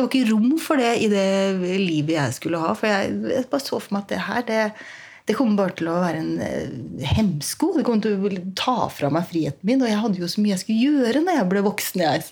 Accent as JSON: {"language": "Norwegian", "town": "Fredrikstad", "region": "Østfold", "country": "Norway", "tie": "born or raised there", "said": "Jeg vokste opp da i Fredrikstad, eller rett utenfor Fredrikstad, et litt sted som heter Rolsøy."}